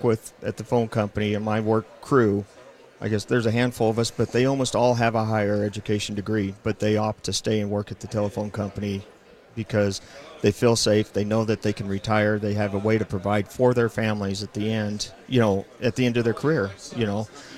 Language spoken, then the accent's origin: English; Idaho, United States; And I grew up in Boise County, so it's been a little niche of mine that I feel for these people because I grew up in that area.